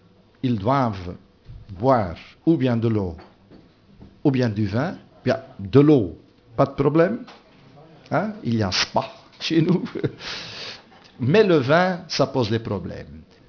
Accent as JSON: {"language": "French", "region": "Flanders", "country": "Belgium", "first_language": "Dutch", "second_language": "French", "said": "moi, je suis néerlandophone, je suis flamand, donc quand je dis des bêtises en français, excusez-moi. Hein, pour mal français, c'est ma quatrième langue. Hein, non, troisième."}